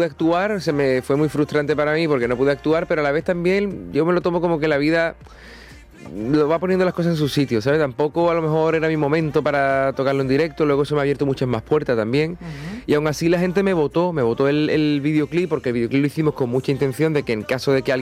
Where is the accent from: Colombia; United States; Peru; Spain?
Spain; Cádiz, Andalusia; Yo soy de CAI.